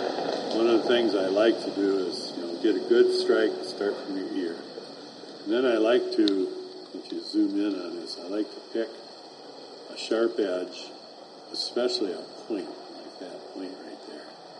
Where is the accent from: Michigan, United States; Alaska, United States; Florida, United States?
Michigan, United States; I'm from Michigan, and we're in Michigan right now.